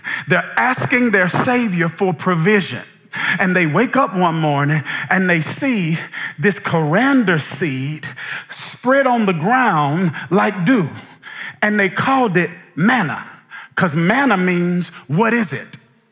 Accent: Mississippi, United States; I'm originally from Mississippi

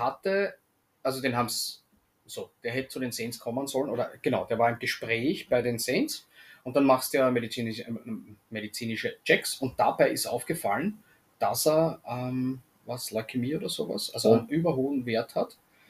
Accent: Austria; Als Österreicher kannst du halt einfach nur, wenn Deutschland ausscheidet, freust dich ganz einfach.

